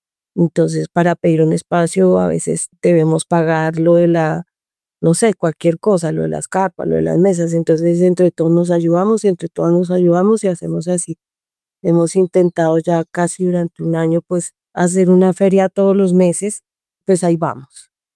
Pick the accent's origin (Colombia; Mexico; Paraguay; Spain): Colombia; Bogotá; born there; now in Zipaquirá, Colombia; yo vivo en Zipaquirá y es allí donde se desarrolla la quebrada del Amuladero. Nací en Bogotá, pero vivo en Zipaquirá ya hace la mitad de mi vida. Son más o menos ya 25, 26 años que vivo acá.